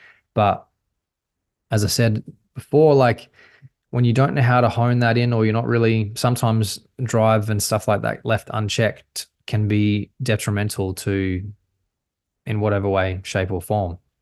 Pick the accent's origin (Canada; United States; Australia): Australia; But then I moved back to Australia, my home country, and I had to do hotel quarantine for 2 weeks